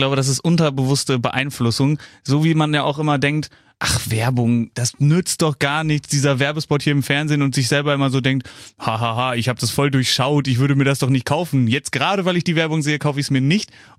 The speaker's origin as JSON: {"language": "German", "region": "North Rhine-Westphalia", "country": "Germany", "said": "Ja, das kommt tatsächlich aus dem Kreis Soest, wo ich herkomme, ja."}